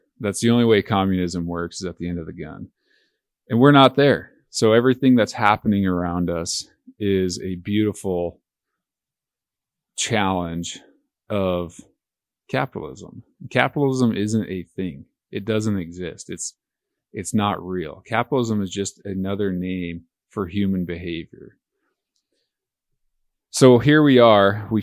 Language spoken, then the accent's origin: English; Florida, United States; The culture around me, my hometown in Florida is changing. It doesn't look the same.